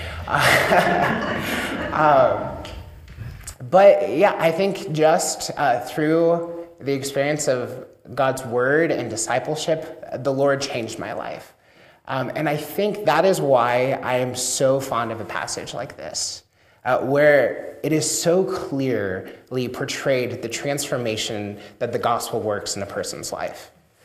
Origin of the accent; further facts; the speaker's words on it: York, Nebraska, United States; I grew up in York, Nebraska, went to high school in Henderson.